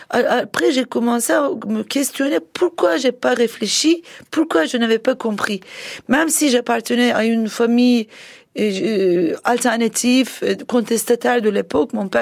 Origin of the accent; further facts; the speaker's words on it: Turkey; je peux être une femme, mais je suis turque